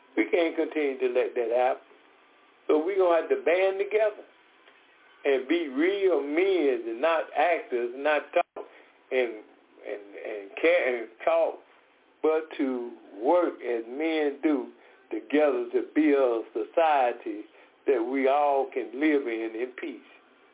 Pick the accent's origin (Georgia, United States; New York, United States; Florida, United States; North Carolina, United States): Georgia, United States; Decatur; We are from Decatur, Georgia.